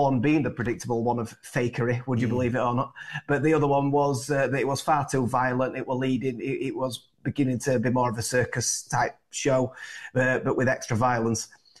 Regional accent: Featherstone, Yorkshire and the Humber, United Kingdom; now in Huddersfield, United Kingdom; I'm from Huddersfield, that's where I live now, but I'm originally from a small mining village of Featherstone, just down the road.

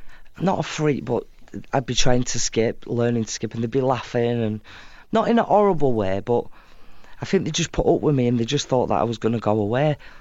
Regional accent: Fleetwood, North West England, United Kingdom; I grew up in Fleetwood, so Fleetwood's a fishing town in the north of England, right by the sea, and it was a tough childhood.

